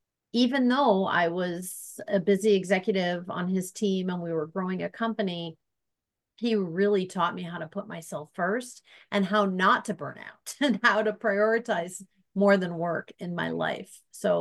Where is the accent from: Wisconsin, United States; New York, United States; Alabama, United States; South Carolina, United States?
Wisconsin, United States; Milwaukee; Are you sitting down? Milwaukee, Wisconsin.